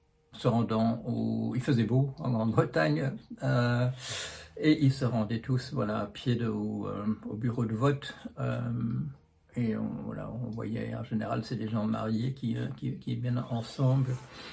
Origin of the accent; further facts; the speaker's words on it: Belgium; born there; moved away as an adult; je suis belge de naissance, mais j'ai habité le plus souvent dans d'autres pays que le mien, mon pays d'origine. Enfin, non, c'est pas vrai. Je suis resté finalement une vingtaine d'années au départ en Belgique